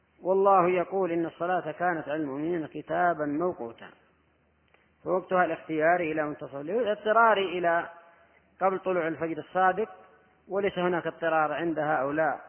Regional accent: Hadramaut, Yemen; ومن العادات أيضا عندنا في حضرموت في هذا الشهر المبارك

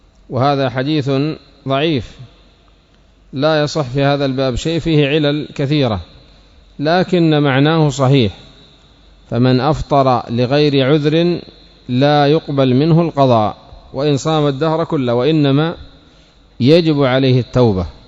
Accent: Aden, Yemen; وفي بلادنا عدن المحروسة تغلق المطاعم

